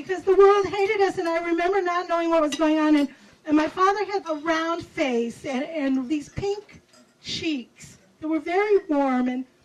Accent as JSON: {"language": "English", "town": "Chicago", "region": "Illinois", "country": "United States", "said": "We're from Chicago."}